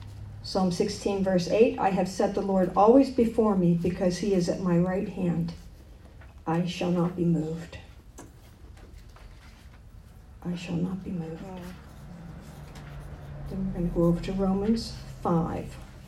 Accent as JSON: {"language": "English", "town": "Miami", "region": "Florida", "country": "United States", "tie": "born or raised there", "said": "When I was 19 years old, I came into this ministry from Miami. I'm a native Miami girl."}